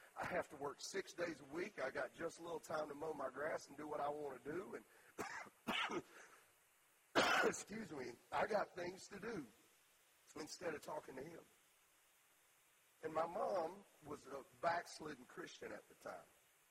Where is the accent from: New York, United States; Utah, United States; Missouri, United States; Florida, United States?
Florida, United States; Orlando; born there; also born or lived in Melbourne / Kissimmee / St. Cloud; I was born in Orlando. We lived in Melbourne and Kissimmee and St. Cloud.